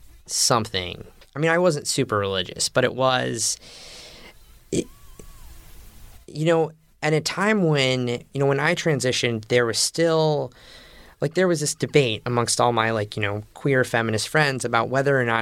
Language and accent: English; Bible Belt, United States; I came from the Bible Belt. I came from all of these massive mega churches